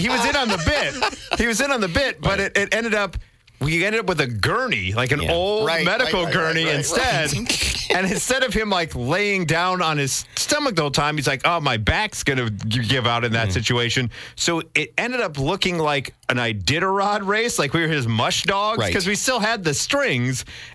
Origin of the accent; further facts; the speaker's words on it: Chicago, Illinois, United States; also born or lived in Quad Cities; I thought, coming from, the Quad Cities, and I grew up around Chicago, I'm like, how big can this actually be?